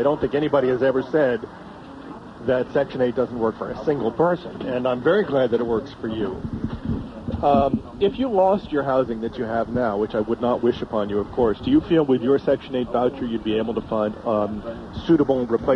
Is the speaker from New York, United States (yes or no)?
yes; Manhattan, New York, United States; In New York, I grew up in Manhattan, they had flop houses.